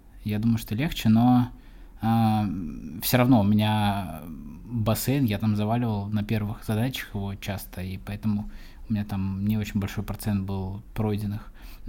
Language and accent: Russian; Saratov Oblast, Russia; Я из Саратовской области родом